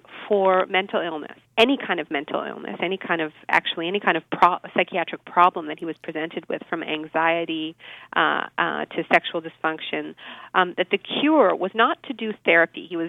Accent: Montreal, Quebec, Canada; because I grew up in Montreal, so everything needs to be bilingual.

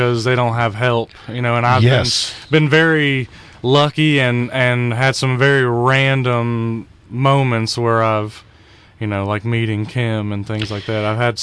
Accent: the South, United States; now in California, United States; I said, I was raised in the South.

